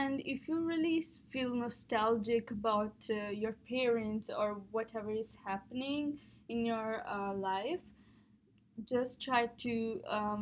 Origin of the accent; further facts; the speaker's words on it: Italy; English is a second language; actually I came from Italy, so completely different